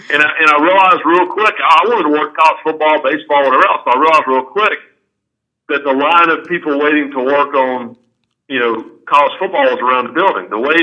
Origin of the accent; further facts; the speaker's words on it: Rockingham, North Carolina, United States; born there; accent: Southern; as the only production person with a Southern accent, and I was born in Rockingham, North Carolina